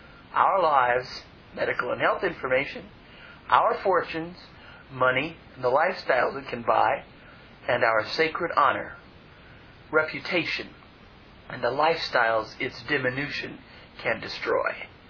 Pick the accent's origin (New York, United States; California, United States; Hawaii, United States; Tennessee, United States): California, United States; Santa Monica; He suggested putting in the name of my hometown. When I entered Santa Monica, the system responded with a lovely display of relevant information on the city.